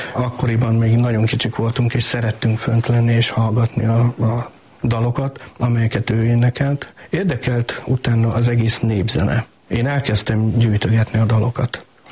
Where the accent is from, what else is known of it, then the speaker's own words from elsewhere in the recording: Békés, Hungary; Én a Viharsarokból származom, tehát Békés megye.